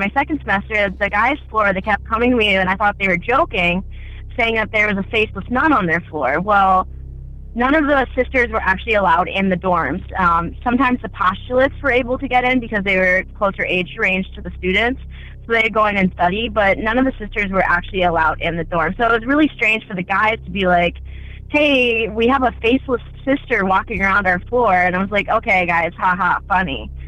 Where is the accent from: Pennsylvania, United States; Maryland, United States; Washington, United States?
Pennsylvania, United States